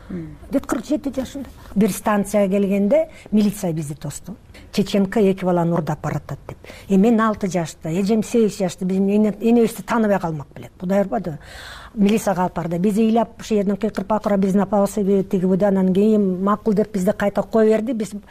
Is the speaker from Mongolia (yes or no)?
yes; Mongolia; Тиги Монголиядан биз келдик байкем тайкемдикине.